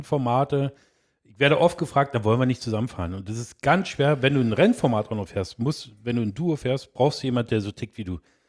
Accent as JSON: {"language": "German", "region": "Berlin", "country": "Germany", "said": "als Berliner ist ja alles hoch."}